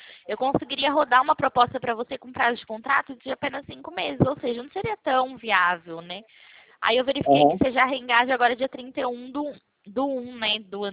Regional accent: São Paulo, Brazil; eu sou de São Paulo.

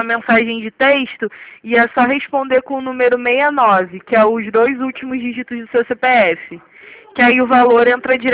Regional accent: Rio de Janeiro, Brazil; eu sou do Rio de Janeiro

